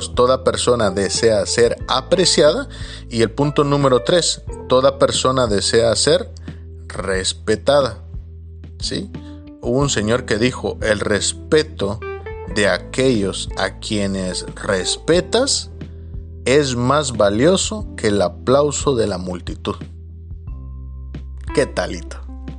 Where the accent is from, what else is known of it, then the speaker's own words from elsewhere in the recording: Guatemala; Recuerdo que en mi país hubo un acuerdo que se firmó entre el ministro de Educación y Guatemala